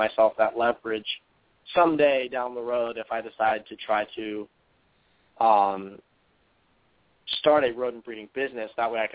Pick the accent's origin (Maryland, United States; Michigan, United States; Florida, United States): Florida, United States; Orlando; when I was growing up in Orlando, I mean, we lived on a third of an acre.